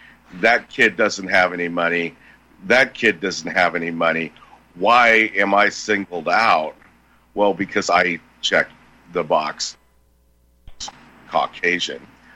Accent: California, United States; You know, I grew up in California in a kind of a suburby type place.

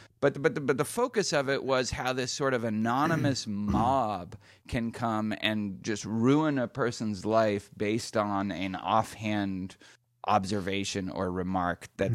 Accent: Boston, Massachusetts, United States; and also I'm from Boston

